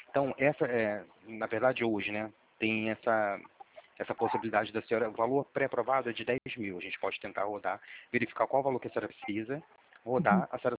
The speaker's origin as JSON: {"language": "Portuguese", "town": "Niterói", "region": "Rio de Janeiro", "country": "Brazil", "lives_now": "Itaboraí, Brazil", "said": "Sendo que eu moro em Niterói, eu sou de Niterói, mas eu vivo em Itaboraí porque o pai dela, da minha esposa, tem um sítio aí."}